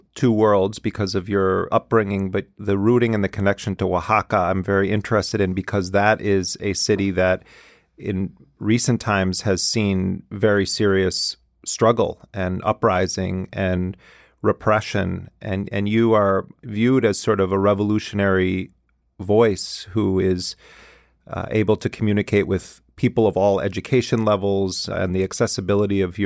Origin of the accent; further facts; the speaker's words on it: Wisconsin, United States; I hear the Midwest there. I'm from Wisconsin, so I can hear the little bit of that.